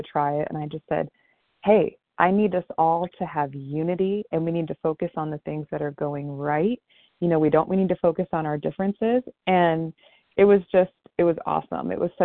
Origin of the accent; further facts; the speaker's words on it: Akron, Ohio, United States; I'm from Akron, Ohio, and I am a grateful, recovering, compulsive overeater.